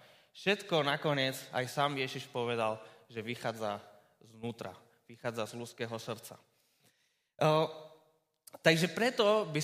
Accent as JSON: {"language": "Slovak", "town": "Žilina", "region": "Žilina Region", "country": "Slovakia", "said": "že som zo Žiliny"}